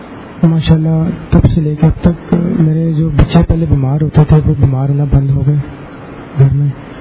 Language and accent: Urdu; Lahore, Punjab, Pakistan; میں لاہور سے ہوں.